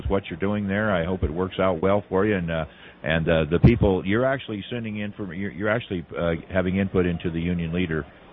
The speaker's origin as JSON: {"language": "English", "region": "Ohio", "country": "United States", "said": "As somebody who lives in Florida now, I'm formerly from Ohio"}